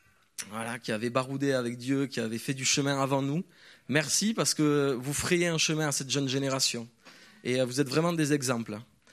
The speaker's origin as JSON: {"language": "French", "town": "Pau", "region": "Nouvelle-Aquitaine", "country": "France", "said": "je viens de Pau et cette année donc"}